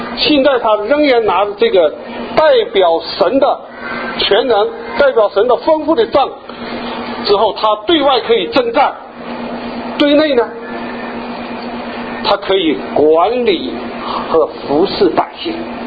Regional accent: China; 因为我是从大陆来的

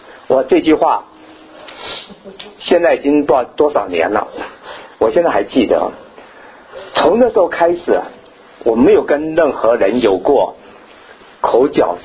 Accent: Taiwan; 我想大家都知道我的背景，我是从台湾出来的啊。

